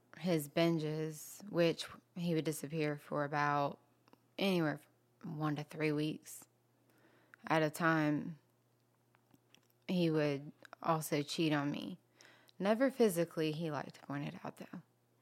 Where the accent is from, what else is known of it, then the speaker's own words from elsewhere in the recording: Lilburn, Georgia, United States; also born or lived in East Dublin; originally I'm from Lilburn, but I spent the last 8 to 9 years in East Dublin, and then most recently moved to Wilmington Island, which is Savannah, for about a year and a half, almost 2 years.